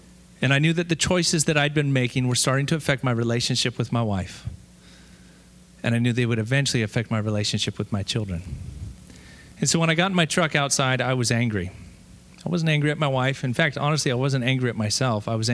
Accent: Japan; I grew up in Japan as a missionary kid

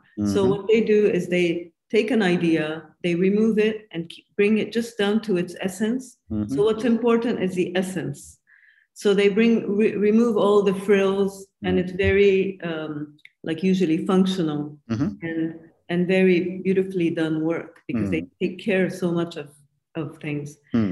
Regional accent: Japan; I grew up in Japan. All my childhood and my high school. My family went to Japan in 1917, so that's over 100 years ago.

